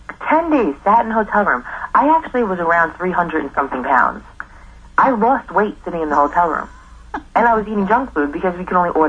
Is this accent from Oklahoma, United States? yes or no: no; New York, United States; Laura is from Miami, and I'm from New York.